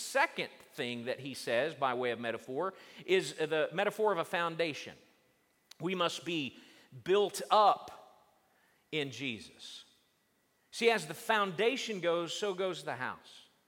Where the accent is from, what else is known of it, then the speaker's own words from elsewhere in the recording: the South, United States; I love blackberries. I grew up in the South.